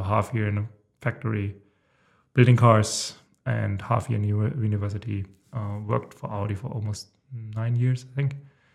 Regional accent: southern Germany, Germany; Yeah, so I'm originally from Germany. I think probably everybody has guessed it so far. I come from a small town in the south of Germany, 6,000-7,000 inhabitants. I think founded by the Romans, like 50 BC or something

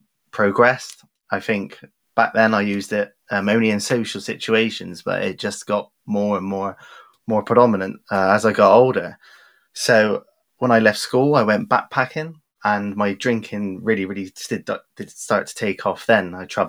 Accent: Bristol, South West England, United Kingdom; accent: West Country; So I am originally from Bristol in the West Country. You can probably tell from the accent. And back in the day, grew up in the 90s.

